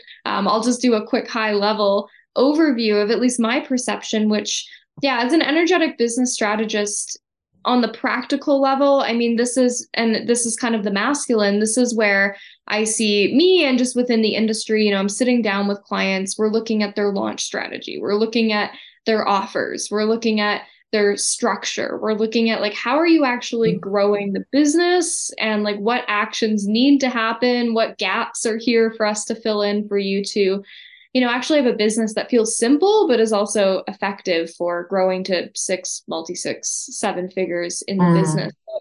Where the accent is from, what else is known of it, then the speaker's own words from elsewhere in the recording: Canada; also born or lived in Nicaragua / Australia / New Zealand; where I'm from is from Canada, and I am here right now, although sometimes I don't know how to answer where I live because I've been doing the whole digital nomad travel thing for the last 6.5 years.